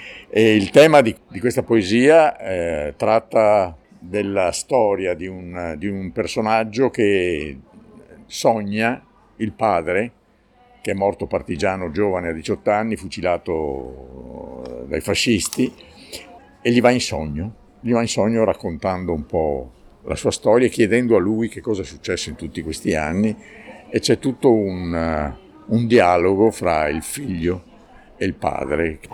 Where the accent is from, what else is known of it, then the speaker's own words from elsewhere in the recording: Rovigo, Veneto, Italy; sono di Rovigo